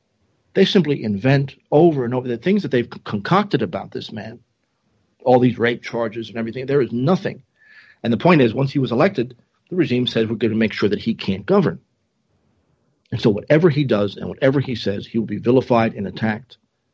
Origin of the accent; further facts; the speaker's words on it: New Jersey, United States; You know, I grew up in New Jersey. We were part of the New York media market.